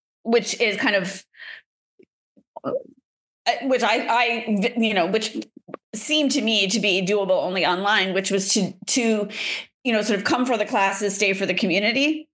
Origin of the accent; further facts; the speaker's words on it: Boston, Massachusetts, United States; now in New York, United States; I'm from Boston, and that's my place. But I have dual citizenship.